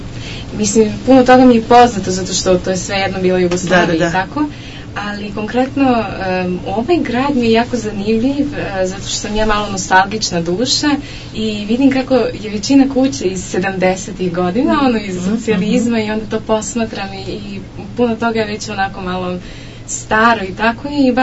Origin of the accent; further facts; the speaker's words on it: Vienna, Austria; born there; Moja mama iz Beograda, tata mi je iz Beča, ja sam rođena u Beču, sviram violinu, tamo I studiram